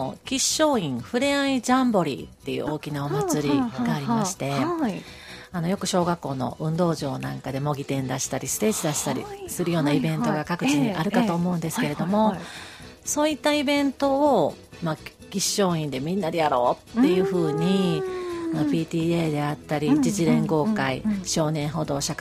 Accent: Mie, Japan; now in Kyoto, Japan; 実は京都に引っ越して8年になりますけれど、もともとは三重県の出身です。

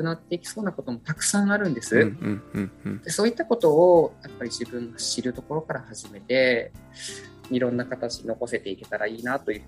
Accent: Keihoku, Kyoto, Japan; 自分が生まれ育ったルーツというか、この自分がすごい経験してきたこの京北での暮らし

